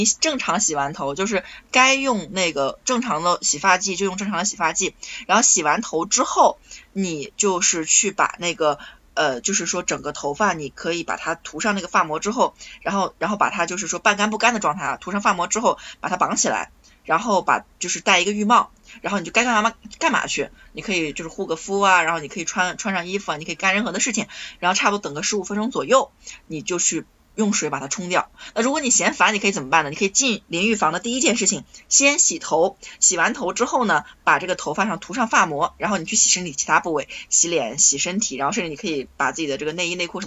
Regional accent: North China, China; 北方的水真的有一点点糟糕，尤其是像我老家有些地方特别喜欢用地下水

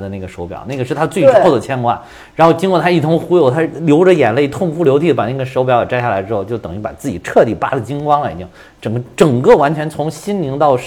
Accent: China

